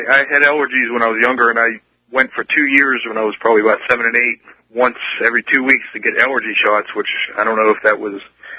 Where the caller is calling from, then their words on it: Pittsburgh, Pennsylvania, United States; I'm up in Pittsburgh.